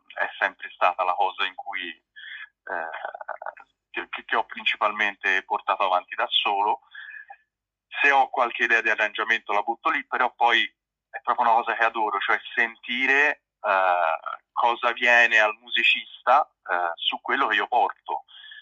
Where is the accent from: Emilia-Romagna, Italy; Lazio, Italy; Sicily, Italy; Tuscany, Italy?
Tuscany, Italy; Florence; sono di Firenze